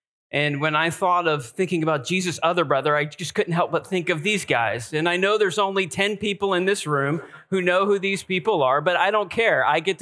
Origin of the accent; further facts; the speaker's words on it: New Hampshire, United States; And as I thought about this, I thought about growing up in New Hampshire and having the opportunity to go to baseball games at Fenway Park.